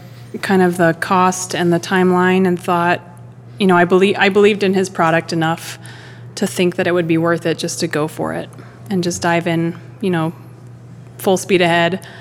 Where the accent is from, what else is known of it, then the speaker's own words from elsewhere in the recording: Colorado, United States; So I'm from Colorado.